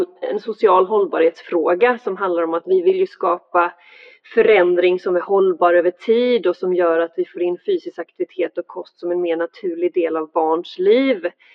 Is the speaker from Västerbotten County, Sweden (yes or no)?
no; Växjö, Kronoberg County, Sweden; also born or lived in Karlskrona; Jag flyttade från Växjö redan 2003 faktiskt. Det är ju okay. Där jag växte upp och min förening i Växjö var ju min förening under alla år. Men sen så flyttade jag till Karlskrona först och sen bodde jag där i nästan 10 år.